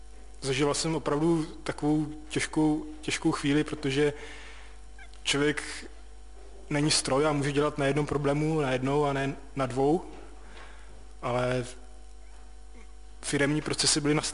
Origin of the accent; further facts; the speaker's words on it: Plzeň, Plzeň Region, Czechia; Protože já jsem přece jenom z Plzně.